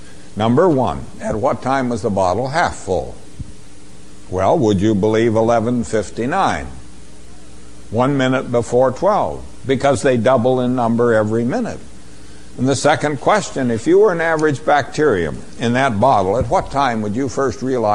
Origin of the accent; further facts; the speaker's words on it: Boulder, Colorado, United States; let's start in Boulder, Colorado. Here's my hometown.